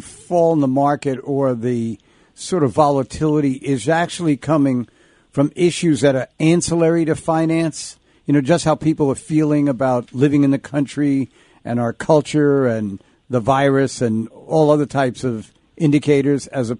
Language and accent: English; Hempstead, New York, United States; And you know, Father, I'm from Hempstead, New York.